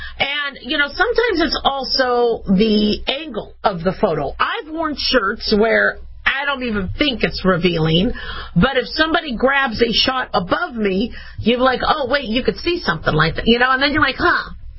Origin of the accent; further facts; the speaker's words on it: Phoenix, Arizona, United States; And mind you, I grew up in Phoenix, Arizona. So it definitely wasn't that easy.